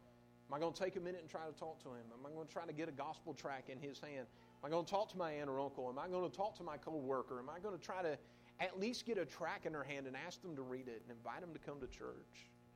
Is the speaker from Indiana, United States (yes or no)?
yes; Indiana, United States; I grew up in Indiana, and I grew up an hour outside of Indianapolis.